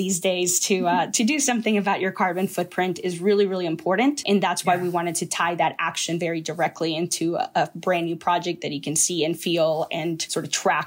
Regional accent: Tennessee, United States; I grew up in Tennessee and I had, my parents were immigrants. We actually, today is our 22nd anniversary of being in the United States.

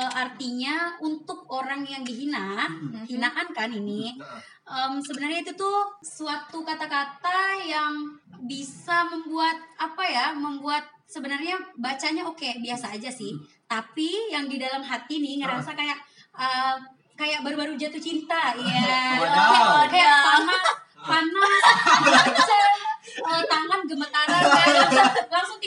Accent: Pontianak, West Kalimantan, Indonesia; Aku dari Pontianak.

